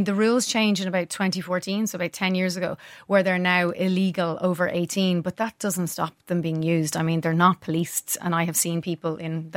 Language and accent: English; Ireland; Yeah, I mean, we as an Irish population, we're very fair skinned.